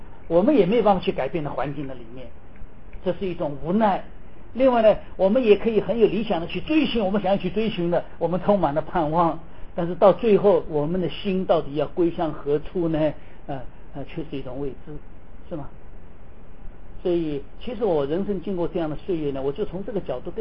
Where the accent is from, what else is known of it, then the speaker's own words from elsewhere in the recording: Taiwan; also born or lived in Shanghai, China; 因为我父亲是生意人，所以在上海还没有解放以前呢，我的父亲带着我的家人就到台湾去。我那时候才生下来两个半月